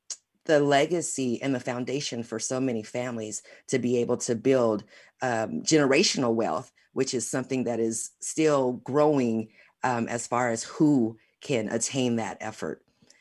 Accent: Los Angeles, California, United States; moved away as an adult; also born or lived in Omaha / Seattle; I grew up in Los Angeles in the big city. But we moved to Omaha when I was like 21. And then we ended up in Washington and I was in Seattle area for 13 years.

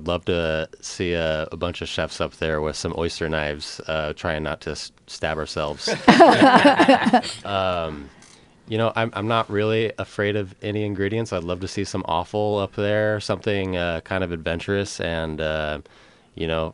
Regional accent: Hermiston, Oregon, United States; I was born and raised in Hermiston, Oregon, so an Oregon boy.

